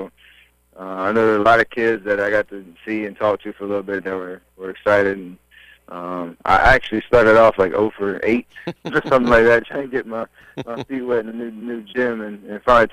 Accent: Charlotte, North Carolina, United States; I grew up in Charlotte, so I didn't have a team, a major league team anyway, in the area.

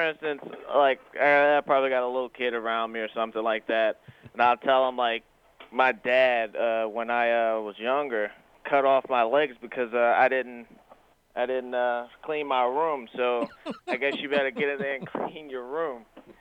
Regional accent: La Plata, Maryland, United States; born there; I was born in La Plata, Maryland, and I was born without any legs.

